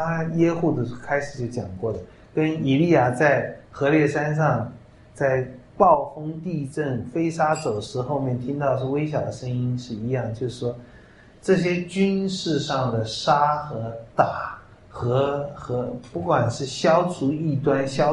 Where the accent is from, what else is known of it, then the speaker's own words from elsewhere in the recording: China; 以色列没有我们中国人那么多迷信，好像说碰到死人会什么鬼出来，会有什么不吉利